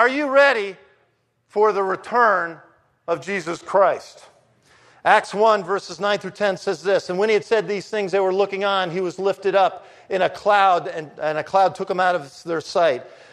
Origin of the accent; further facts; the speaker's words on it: New York, United States; And he's from New Jersey. I'm from New York, so I can relate a little bit.